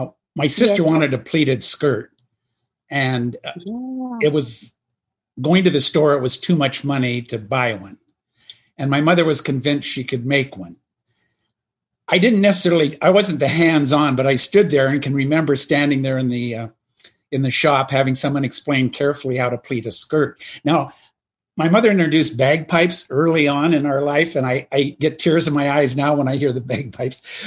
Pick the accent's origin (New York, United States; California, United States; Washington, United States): Washington, United States; Olympia; also born or lived in Regina, Canada; I was born in Regina, Saskatchewan, but I was only a year or so old when they came to the States. And I grew up in Olympia, which is south of Seattle. So I grew up in the Pacific Northwest there.